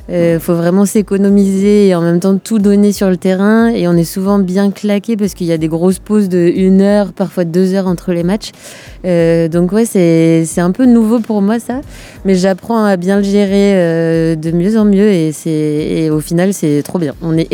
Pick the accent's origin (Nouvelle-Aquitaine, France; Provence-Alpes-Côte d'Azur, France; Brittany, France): Nouvelle-Aquitaine, France; Agen; À Agen aussi, nous on vient d'Agen, c'est fou.